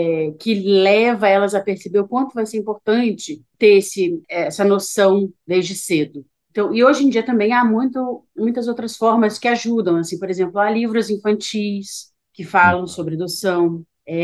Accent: Petrópolis, Rio de Janeiro, Brazil; saindo da minha cidade natal, que é Petrópolis, né?

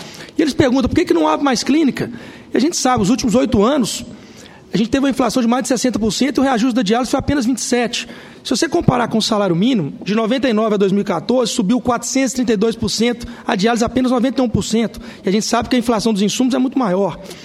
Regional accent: Minas Gerais, Brazil; Eu venho de Minas Gerais e lá não é diferente.

